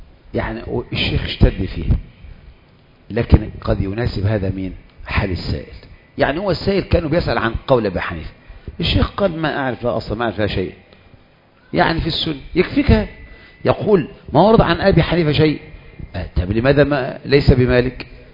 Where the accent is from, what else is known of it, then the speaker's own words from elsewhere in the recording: Egypt; دي فتوى عوام وليست فتوى علماء، مشهورة عندنا في مصر